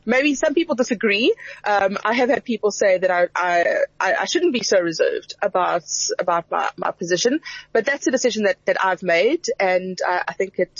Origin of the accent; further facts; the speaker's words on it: Polokwane, Limpopo, South Africa; I grew up in Polokwane.